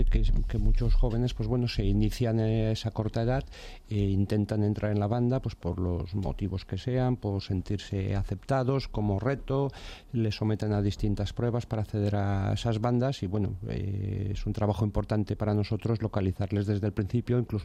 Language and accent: Spanish; Madrid, Community of Madrid, Spain; Yo en mi casa, pues lo mismo, pues, como muchos madrileños